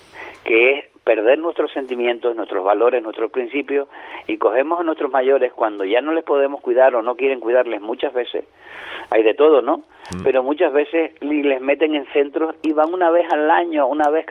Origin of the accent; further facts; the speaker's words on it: Canary Islands, Spain; Siendo canario con más motivo